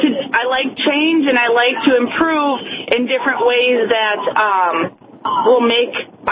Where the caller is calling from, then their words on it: Ardis, South Dakota, United States; From Ardis, South Dakota.